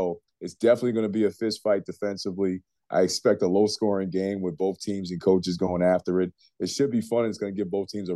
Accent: New York, United States; And we're both from New York and what they've done.

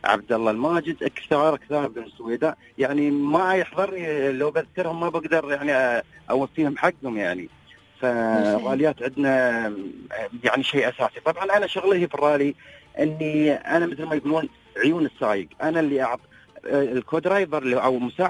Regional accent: United Arab Emirates; انا اول اماراتي

